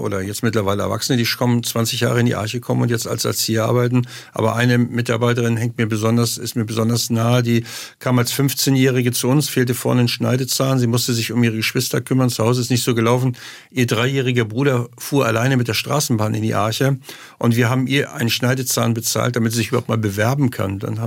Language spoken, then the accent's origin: German; St. Pauli, Hamburg, Germany; ich bin mit 15 Jahren zur Halsarmee gekommen aus St. Pauli, wo ich aufgewachsen bin